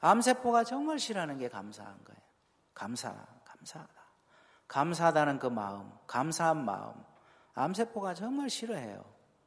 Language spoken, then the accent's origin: Korean; Goheung, South Jeolla, South Korea; 저는 전라남도 고흥에서 왔습니다. 고흥은 이제 불어의 고장이거든요.